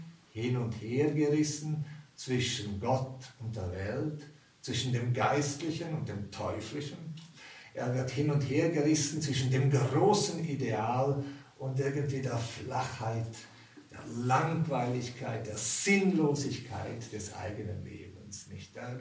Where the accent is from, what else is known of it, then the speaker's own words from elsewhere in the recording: Graubünden, Switzerland; Ich komme aus Graubünden und dort gibt es viele Berge